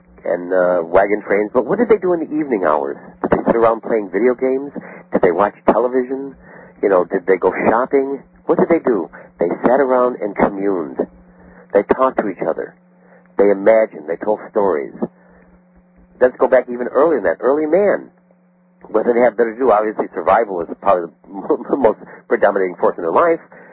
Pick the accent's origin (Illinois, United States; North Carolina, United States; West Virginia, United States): Illinois, United States; Chicago; born or raised there